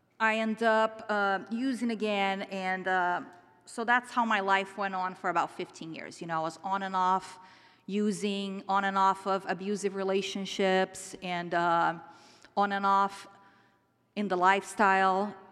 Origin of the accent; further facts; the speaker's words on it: Brazil; English is a second language; So you know, like, I'm originally from Brazil. You're going to hear my accent.